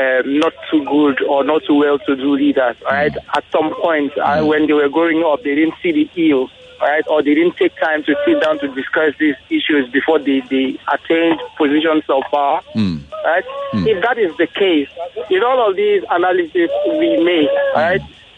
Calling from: Festac, Lagos, Nigeria; I'm calling in from Festac.

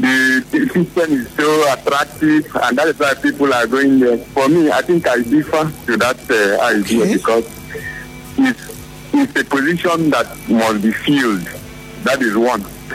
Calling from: Port Harcourt, Rivers, Nigeria; calling from Port Harcourt.

